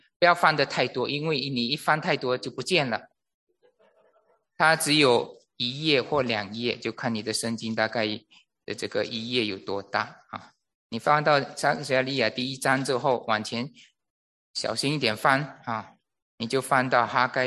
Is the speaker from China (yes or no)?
no; Malaysia; 我在这个我从小在马来西亚的